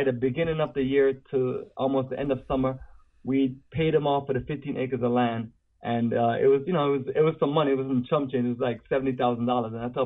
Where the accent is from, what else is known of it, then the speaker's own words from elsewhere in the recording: Jamaica; When I was growing up in Jamaica, we didn't have certain things